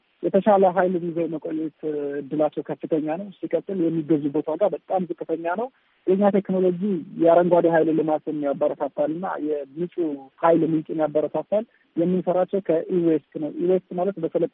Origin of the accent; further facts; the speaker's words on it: Kimir Dingay, Amhara, Ethiopia; ሰው ልጅ ያደኩበት ሀገር ክምር ድንጋይ ይባላል። የመብራት አቅርቦት አልነበረንም እና በግል ጄኔሬተር እንጠቀም ነበረ።